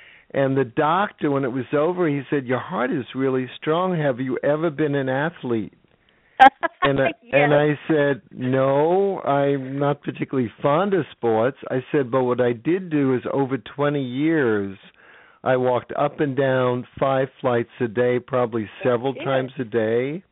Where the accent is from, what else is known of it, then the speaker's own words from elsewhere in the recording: New York City, New York, United States; Well, I grew up in the Bronx, New York. I was actually born in Manhattan, but raised in the Bronx.